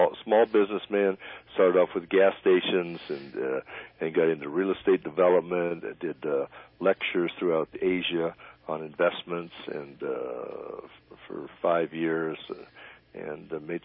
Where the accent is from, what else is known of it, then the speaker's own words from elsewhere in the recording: Phoenix, Arizona, United States; Phoenix, Arizona. Born in Phoenix, World War II parents.